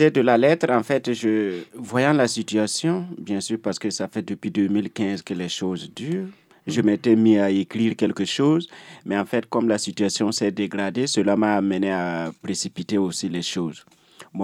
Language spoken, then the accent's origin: French; Burkina Faso; chez nous, en Afrique, au Burkina Faso en particulier, le chef n'est d'aucun parti